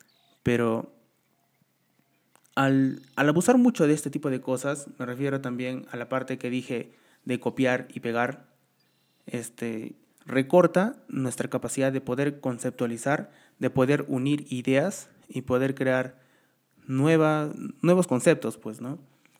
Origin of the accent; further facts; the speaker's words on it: Peru; Voy a hablar un poco de cómo está la cultura digital en el Perú, en el caso de mi país, que es Perú.